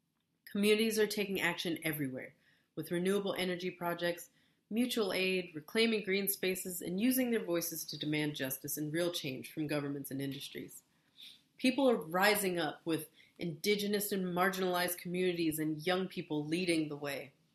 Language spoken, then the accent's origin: English; United States; Sorry, I'm American.